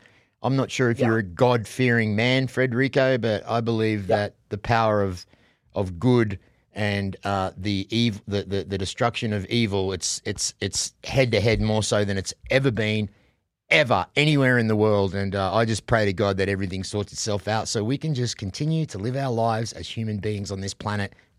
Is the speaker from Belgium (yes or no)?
no; Australia; now in United States; I'm an American now. Like, I'm Australian, but I'm American now, right? Because I've been here.